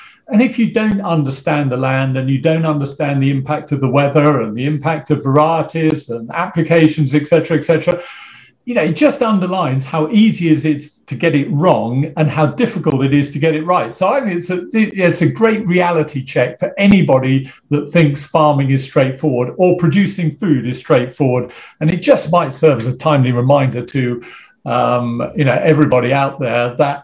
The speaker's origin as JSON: {"language": "English", "country": "United Kingdom", "said": "but, you know, after all, we are British and that's what we do."}